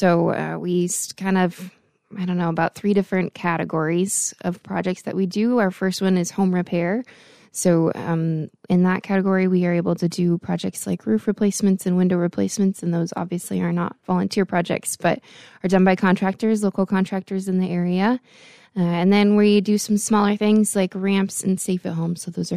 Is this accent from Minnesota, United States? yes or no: yes; Willmar, Minnesota, United States; I recently moved to the area, but I'm originally from Willmar, so I'm not too foreign to this region